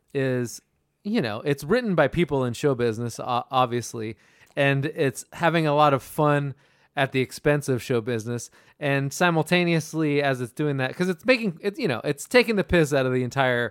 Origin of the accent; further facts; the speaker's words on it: Hartsdale, New York, United States; I grew up in Hartsdale. Yeah. Don't hold that against me.